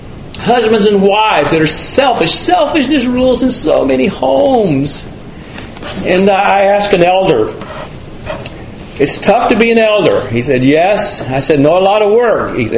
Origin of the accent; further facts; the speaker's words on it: the South, United States; accent: Southern US; But I think if down south, and you can tell from my accent that that's where I'm from.